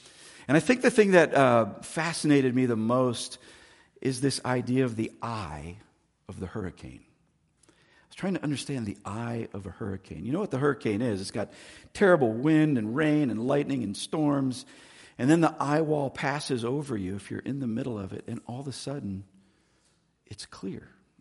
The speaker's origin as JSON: {"language": "English", "region": "Florida", "country": "United States", "tie": "born or raised there", "said": "I grew up in Florida, and in Florida, we have lots of crazy weather."}